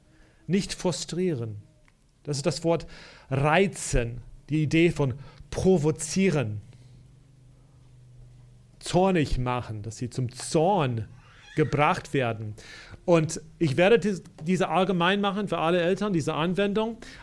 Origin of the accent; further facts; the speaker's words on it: United States; German is a second language; also ich bin in Amerika aufgewachsen, aber nicht in dem Westen.